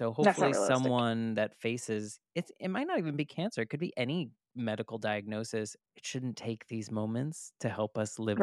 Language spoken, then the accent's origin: English; Boston, Massachusetts, United States; I'm from Boston, so I get the New England.